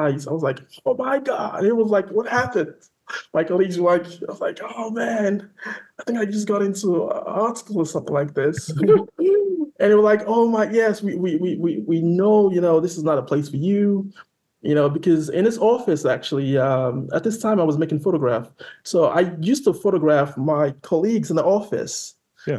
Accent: Nigeria; also born or lived in Bronx; now in United States; folks I grew up with in Nigeria

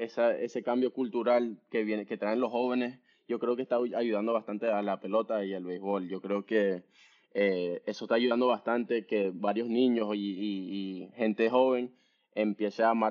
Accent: Florida, United States; also born or lived in Peru; por mi situación de haber nacido en Perú y después me crié en el sur de la Florida, pero yo tengo un orgullo cuando digo que soy venezolano

